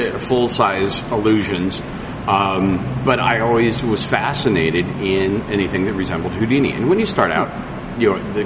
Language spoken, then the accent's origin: English; Cedar Rapids, Iowa, United States; Kenton and I grew up in Cedar Rapids together.